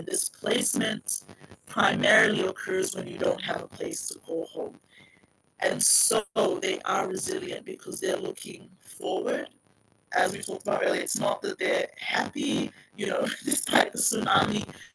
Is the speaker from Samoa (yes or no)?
yes; Samoa; One thing I learned growing up in Samoa, which I know is what has been drawn on by our people on that side of the island